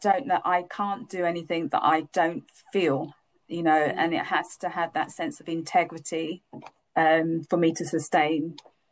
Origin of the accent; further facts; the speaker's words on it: United Kingdom; what it meant to be a black woman growing up in the UK.